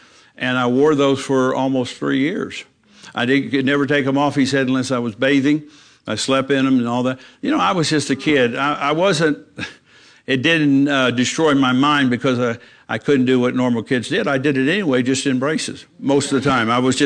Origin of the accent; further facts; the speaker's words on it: Fairborn, Ohio, United States; So she took me to Barney's Children's Hospital in Dayton, Ohio, which is about 10 miles from where I grew up in Fairborn, Ohio.